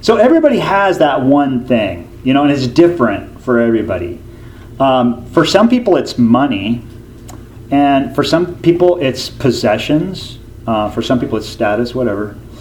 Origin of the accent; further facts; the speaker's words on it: Tacoma, Washington, United States; I only know this because I grew up in Tacoma